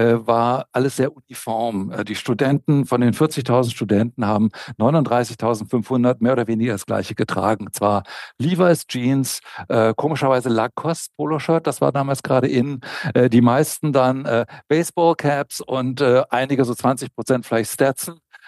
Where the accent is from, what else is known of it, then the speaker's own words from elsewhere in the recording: Hildesheim, Lower Saxony, Germany; Ja, also ich bin aufgewachsen in Niedersachsen, in der niedersächsischen Provinz in Hildesheim